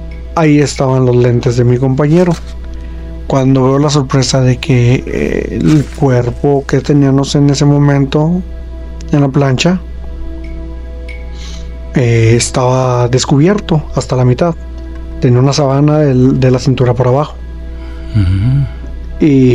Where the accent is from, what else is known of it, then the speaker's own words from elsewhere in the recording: Chihuahua, Mexico; soy del estado de Chihuahua